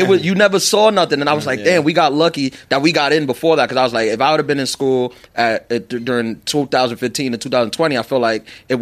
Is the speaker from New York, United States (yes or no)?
yes; New York, United States; And I, like I said, I'm from New York. I went to school in Long Island, SUNY Old Westbury.